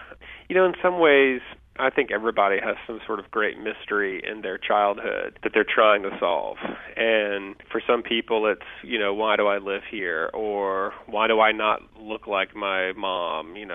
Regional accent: the South, United States; The ones about growing up in the South or the ones about growing up out in the country or having my dad as a dad were always the ones that got the most laughs

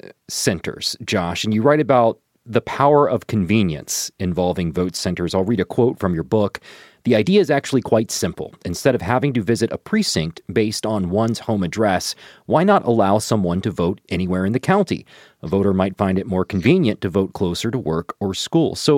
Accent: Covington, Kentucky, United States; when I grew up in South Covington, which is a strange part of the city of Covington because it doesn't look like the rest of the city.

